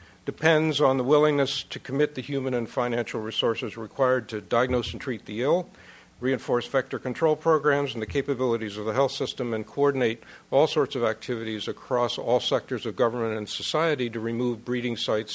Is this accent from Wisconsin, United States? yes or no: no; Ohio, United States; a country the size of my home state, Ohio.